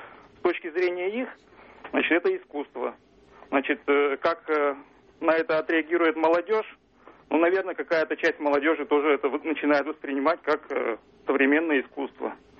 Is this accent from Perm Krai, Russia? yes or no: yes; Perm, Perm Krai, Russia; я из Перми.